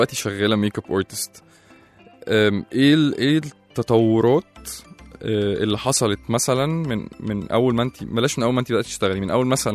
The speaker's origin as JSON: {"language": "Arabic", "country": "Egypt", "said": "ان احنا كمصريين او القدماء المصريين في وقت الفراعنه كنا احنا من اوائل الحضارات"}